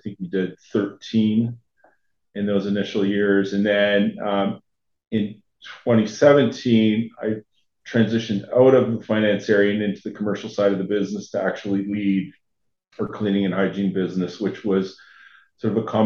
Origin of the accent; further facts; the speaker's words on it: Sault Ste. Marie, Ontario, Canada; I was born and raised in Sault Ste. Marie, Ontario, Canada, which actually borders the Upper Peninsula of Michigan.